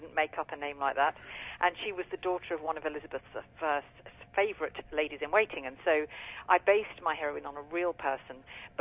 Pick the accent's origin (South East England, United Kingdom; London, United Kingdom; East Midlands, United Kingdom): East Midlands, United Kingdom; Lincoln; It is, and I am born and bred in Lincoln, so I am a Lincolnshire girl, so it's always a particular pleasure to be coming back to the home city.